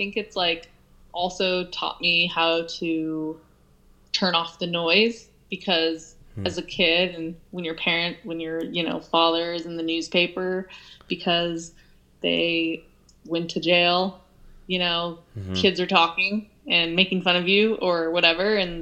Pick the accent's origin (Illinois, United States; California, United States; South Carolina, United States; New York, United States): California, United States; Olympic Valley; I was always very interested in the Olympics just because I grew up in Olympic Valley, and I naturally just wanted to travel the world.